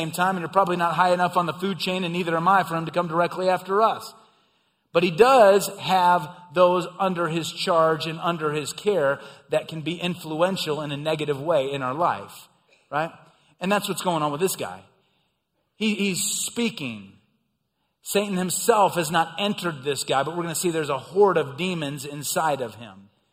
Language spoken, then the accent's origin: English; Midwest, United States; I grew up in the Midwest, saw farms all the time.